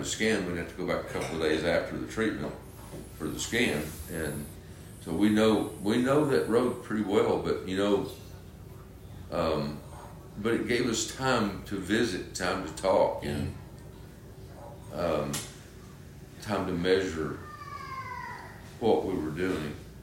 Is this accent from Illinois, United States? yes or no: no; Brownwood, Texas, United States; also born or lived in Big Spring; But, I was born in Big Spring, but we moved to Brownwood when I was like six. And my dad had a business here in Brownwood.